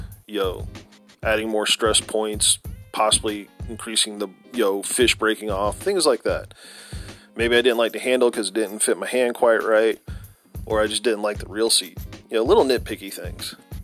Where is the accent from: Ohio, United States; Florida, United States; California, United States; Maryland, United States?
Florida, United States; I grew up in the Treasure Coast area, which is the Indian River, St. Lucie, Martin County areas. And I fished the state of Florida my whole entire life.